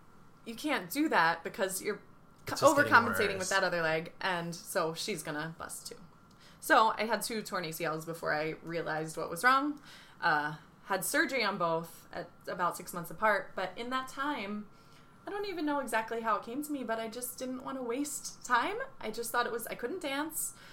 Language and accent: English; Cape May, New Jersey, United States; the dance studio where I grew up in Cape May